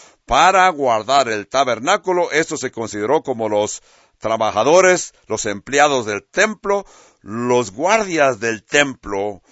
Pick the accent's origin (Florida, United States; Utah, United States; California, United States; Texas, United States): California, United States; yo cuando crecí en California teníamos en la vecindad una familia